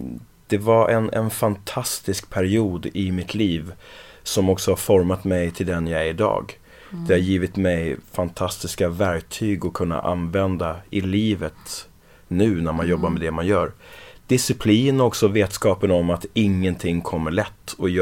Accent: Öjaby, Kronoberg County, Sweden; Men det var nere vid Helgasjön, heter det, i Öjaby där jag växte upp.

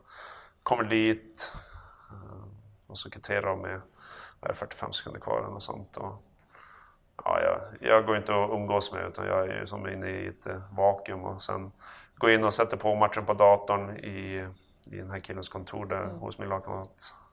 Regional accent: Örnsköldsvik, Västernorrland County, Sweden; ge dem den uppväxt man hade själv hemma i Övik, det är oerhört bra.

